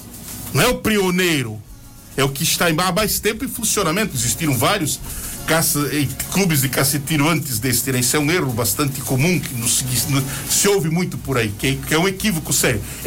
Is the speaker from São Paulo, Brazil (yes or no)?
no; São João Batista, Santa Catarina, Brazil; hoje município de Nova Trento, uma porção territorial do meu torrão natal de São João Batista